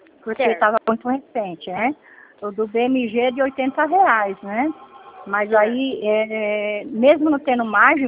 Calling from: São Paulo, Brazil; São Paulo.

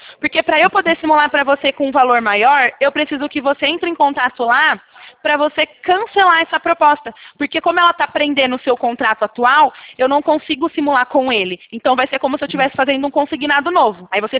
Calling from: São Paulo, Brazil; O meu DDD, Kátia, ele é 19, tá? Que eu fico aqui no centro de São Paulo, bem no interiorzão. Aí sou bem caipira, menina.

